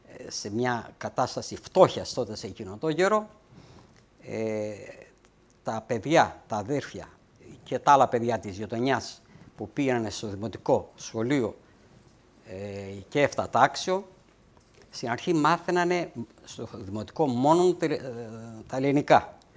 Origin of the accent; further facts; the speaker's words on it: Albania; first language el; εγώ γεννήθηκα μερικά χρόνια μετά τον πόλεμο Και εκεί που ζούσα στο χωριό μου ήταν όλοι Έλληνες ελληνικής καταγωγής. Μιλούσα μόνο ελληνικά και δεν είχα ακούσει και δεν ξέρανε ούτε οι γονείς μου λέξεις αλβανικά.